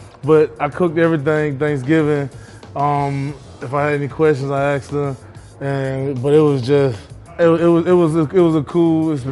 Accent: Alabama, United States; also born or lived in Tampa; I'm originally from Tampa, Florida. I was born in Tampa, Florida. I grew up in Alabama with my grandparents.

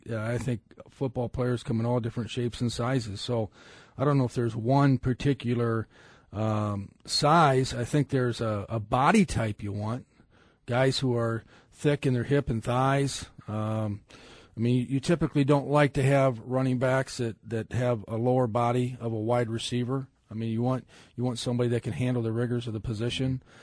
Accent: Ohio, United States; myself growing up in Ohio

